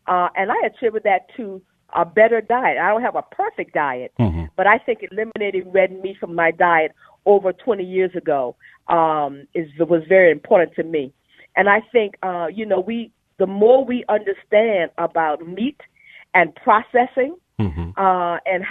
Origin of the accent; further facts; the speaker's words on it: Lincolnville, South Carolina, United States; I've been obese all of my life, growing up in Lincolnville, South Carolina.